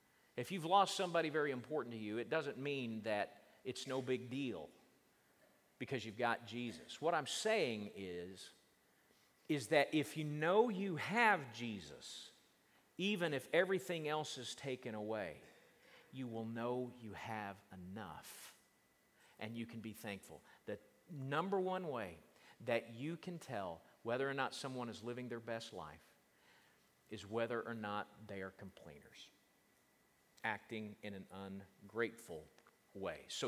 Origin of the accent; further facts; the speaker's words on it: the South, United States; I love blackberries. I grew up in the South.